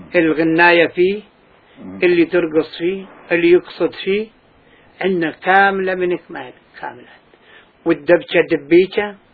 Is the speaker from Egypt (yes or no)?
no; Palestine; moved away; من يوم طلعنا من فلسطين كل واحد غدي ببلد. انا كنت شاب ايامها ما كنت اتعانى بهالشيء، بعد صار لي 60 عام الشغله هاي.